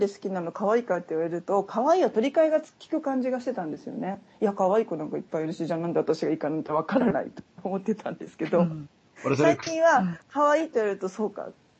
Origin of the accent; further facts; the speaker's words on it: Ichikawa, Chiba, Japan; 違います、市川市です。